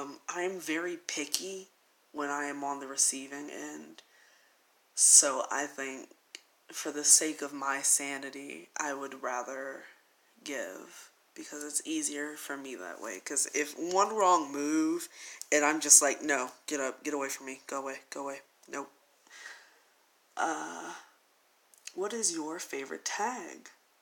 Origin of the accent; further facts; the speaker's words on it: the South, United States; Because not only am I black, but I'm from the South, so I say aunt.